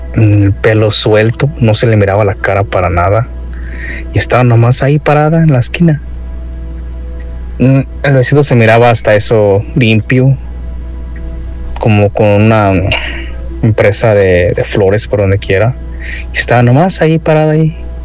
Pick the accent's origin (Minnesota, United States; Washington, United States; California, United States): California, United States; Livermore; de Livermore, California.